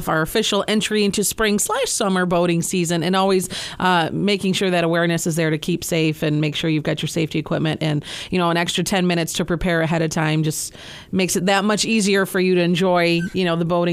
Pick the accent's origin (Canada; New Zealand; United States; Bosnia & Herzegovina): United States; Brownville, New York; I grew up in Brownville, and I went to General Brown.